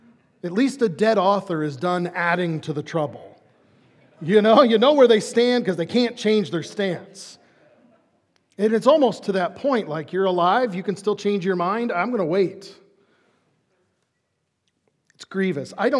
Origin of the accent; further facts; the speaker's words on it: Chicago, Illinois, United States; I grew up in Chicago, and he has a sister on Shawnee Trail.